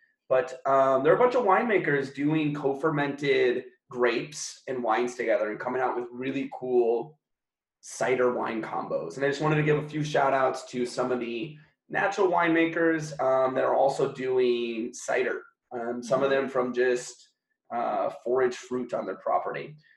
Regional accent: Minnesota, United States; I grew up in Minnesota, not Baku, but I'm in McDonald's high C and juice boxes my whole life

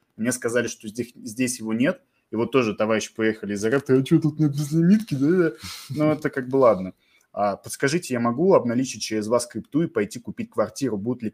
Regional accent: Russia; Мы ответили, что мы там из России и так далее, и так далее.

